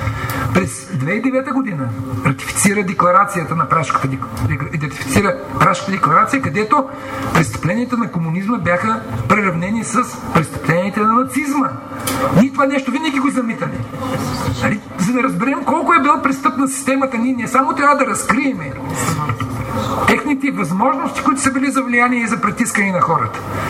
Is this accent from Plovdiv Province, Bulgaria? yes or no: yes; Perushtitsa, Plovdiv Province, Bulgaria; Аз все пак съм от Перущица и много добре познавам тази част от историята